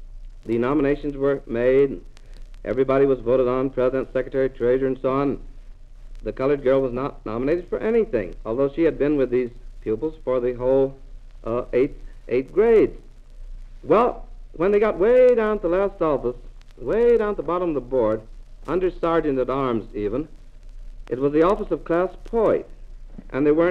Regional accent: Joplin, Missouri, United States; born there; also born or lived in Guthrie, Oklahoma; I was born in Joplin, Missouri, but I belonged to a family that was always moving, and I wasn't really due to have been born in Joplin.

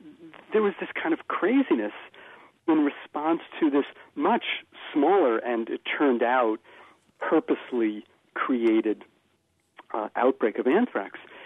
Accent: New York City, New York, United States; So here was my experience as a New Yorker that horrible autumn of 2001.

